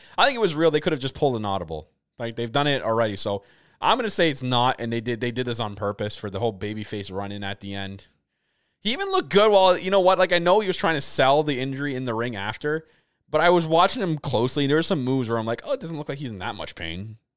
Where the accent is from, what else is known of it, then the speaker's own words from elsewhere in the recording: Canada; I told them, like, I'm from Canada.